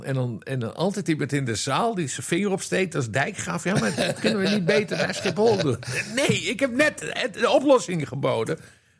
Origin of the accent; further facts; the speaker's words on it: Netherlands; En dat kunnen we doen, want wij zijn Nederlanders.